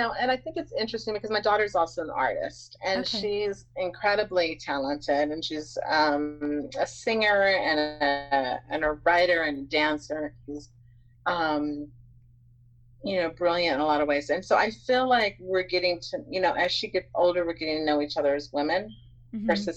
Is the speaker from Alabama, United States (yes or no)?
no; Texas, United States; growing up in Texas and everything.